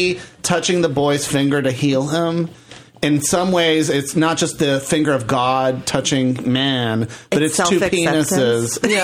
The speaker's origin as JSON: {"language": "English", "country": "Puerto Rico", "tie": "born or raised there", "said": "I grew up in Puerto Rico and we had bars on our windows"}